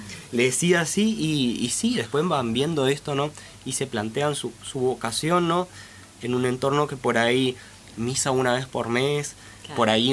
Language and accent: Spanish; Aristóbulo del Valle, Misiones, Argentina; Yo soy de un entorno rural, soy de Aristóbulo, y de una colonia.